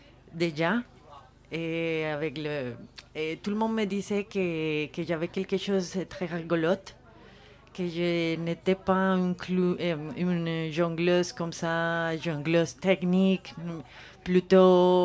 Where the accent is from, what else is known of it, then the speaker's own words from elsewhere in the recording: Colombia; French is a second language; also born or lived in Spain; J'habitais en Espagne et je commençais à faire la jonglerie là-bas. Mais après, je suis retournée en Colombie